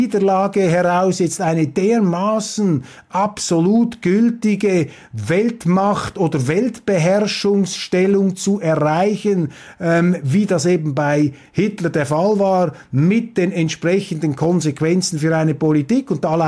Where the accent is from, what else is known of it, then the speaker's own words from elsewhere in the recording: Switzerland; ich will mich doch als Schweizer hier überhaupt nicht darüber lustig machen oder darüber erheben